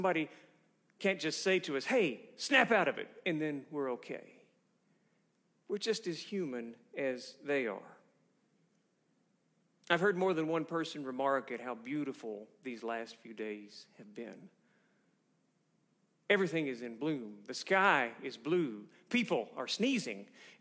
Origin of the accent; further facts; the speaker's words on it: Chattanooga, Tennessee, United States; I saw that my hometown of Chattanooga was already under siege.